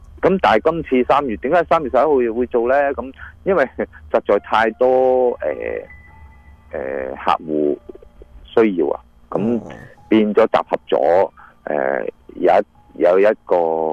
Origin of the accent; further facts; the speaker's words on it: China; 清明扫墓，嗱，慎终追远啊，我哋中国人嘅道德思想嚟嘅吓，